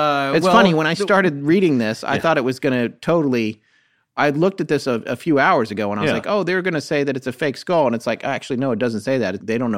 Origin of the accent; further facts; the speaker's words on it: France; English is a second language; We are from France.